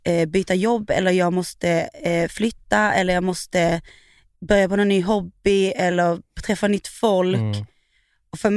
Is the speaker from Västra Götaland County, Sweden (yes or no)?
yes; Gothenburg, Västra Götaland County, Sweden; säg inte det här till de där hemma i Göteborg